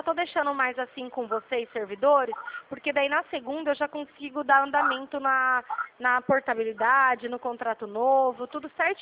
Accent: São Paulo, Brazil; Sou de São Paulo.

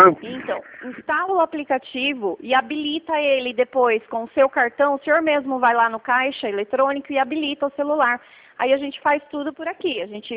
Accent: São Paulo, Brazil; Não, eu sou de São Paulo

